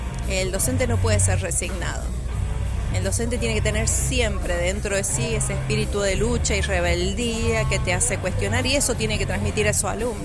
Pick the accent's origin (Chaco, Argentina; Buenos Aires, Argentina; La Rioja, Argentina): La Rioja, Argentina; como venimos de La Rioja